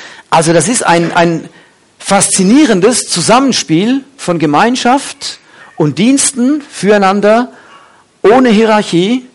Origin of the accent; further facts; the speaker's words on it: North Rhine-Westphalia, Germany; Siegen, wie bei uns im Siegerland